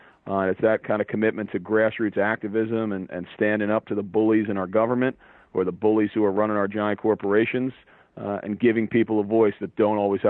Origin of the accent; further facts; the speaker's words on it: Belmar, New Jersey, United States; You know, my hometown of Belmar was ground zero when the hurricane hit, and we were devastated.